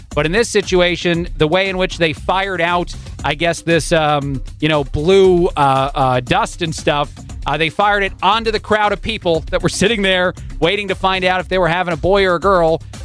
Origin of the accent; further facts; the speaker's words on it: New Jersey, United States; and I'm from the East Coast. I'm from Jersey, and I am an Italian. This feels like a shot at me and my family.